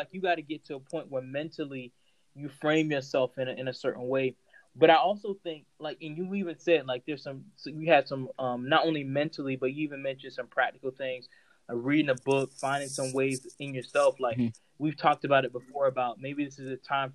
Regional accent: Florida, United States; now in Texas, United States; People, when I tell people I'm from Florida or, you know, grew up in Florida, they're like, oh, you from Florida.

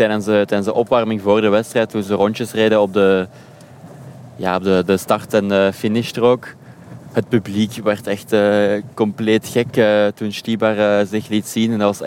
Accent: Belgium; Als Belg zeg ik dan gelukkig maar.

